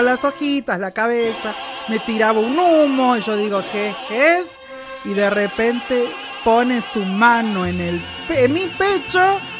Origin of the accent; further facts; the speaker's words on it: Argentina; Me llevo el mate porque soy argentina.